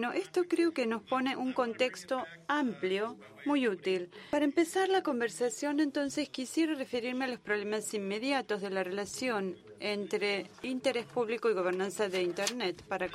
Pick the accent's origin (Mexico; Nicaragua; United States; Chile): United States; Tengo una gran participación con distintos grupos en los Estados Unidos, de donde vengo, y en distintos grupos de interés público.